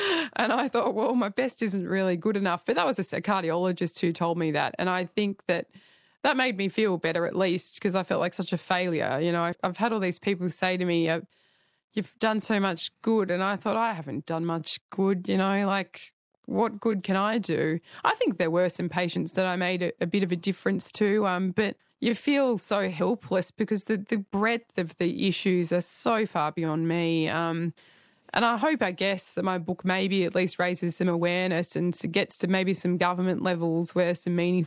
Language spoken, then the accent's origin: English; Australia; And we're all Australian, right?